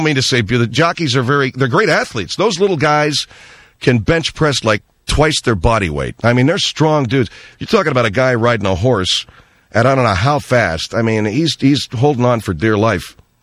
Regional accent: Arcadia, United States; I took her out to see the cap because I grew up in Arcadia, and I had this truck

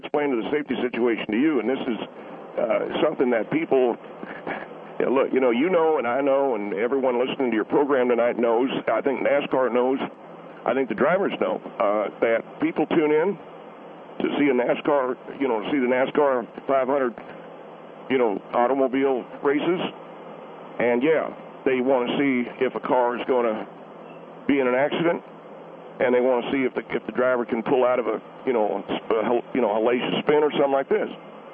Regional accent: the South, United States; I told you I'm from the South, too, sir

